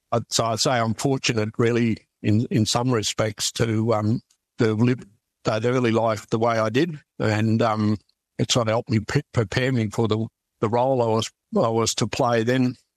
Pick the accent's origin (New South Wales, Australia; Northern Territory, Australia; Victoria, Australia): New South Wales, Australia; I grew up on the Kamaragunja Aboriginal Reserve on the banks of the Dungala, the Murray River, near Echuca, and on Yorta Yorta country.